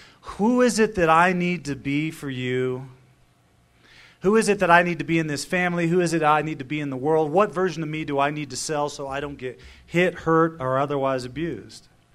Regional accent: Texas, United States; you know, I was from Texas, shoot, you know, I mean, just, it's a rodeo, right? So, I grew up in a family full of alcohol.

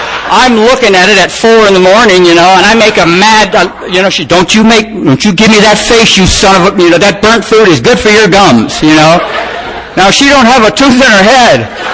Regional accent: Detroit, Michigan, United States; born there

